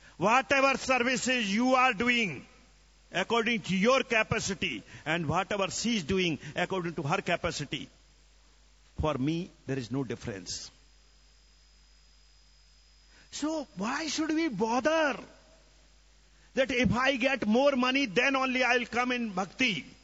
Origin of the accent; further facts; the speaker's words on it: Hindi belt, India; English is a second language; I'm from Hindi speaking area, so you know, I know Hindi word better.